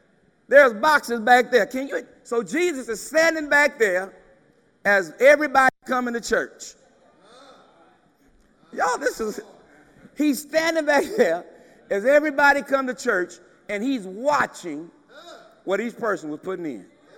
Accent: Texas, United States; And y'all, back in the day, I'm from Texas.

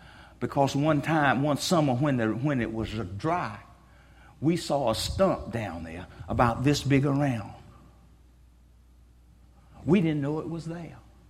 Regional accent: Baker, Florida, United States; I grew up in Baker. Blackwater River is about 4 miles southwest of Baker.

